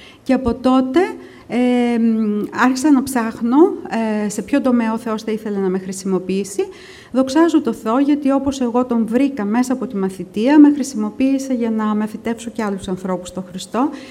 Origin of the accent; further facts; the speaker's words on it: Greece; also born or lived in Melbourne, Australia; Γεννήθηκα στη Μελβούρνη της Αυστραλίας και ήρθα 8 χρονών στην Ελλάδα